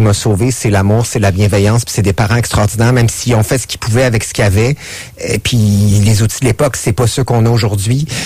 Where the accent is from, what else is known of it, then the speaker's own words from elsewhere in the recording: Saint-Jean-sur-Richelieu, Quebec, Canada; Je viens de Saint-Jean-sur-Richelieu. J'ai 41 ans.